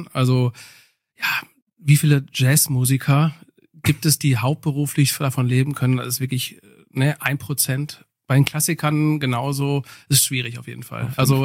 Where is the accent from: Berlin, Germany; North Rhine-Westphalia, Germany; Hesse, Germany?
North Rhine-Westphalia, Germany; Grafenwald; Also wir kommen aus Grafenwald alle. Also wir sind eine Grafenwälder Band.